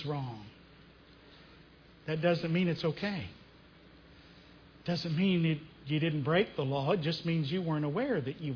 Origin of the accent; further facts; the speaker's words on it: United States; I'm an American. And we are stubbornly independent.